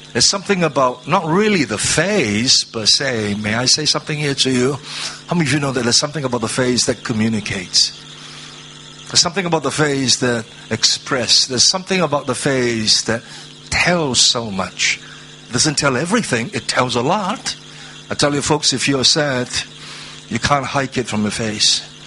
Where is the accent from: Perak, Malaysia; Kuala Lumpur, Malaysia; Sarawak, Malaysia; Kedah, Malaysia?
Perak, Malaysia; Ipoh; And she's Cantonese because we're from Ipoh.